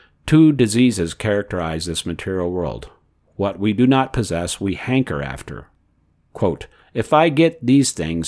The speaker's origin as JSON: {"language": "English", "country": "India", "second_language": "English", "said": "For example, I am Indian. It is not very easy to immediately think that I am not Indian, but pure soul."}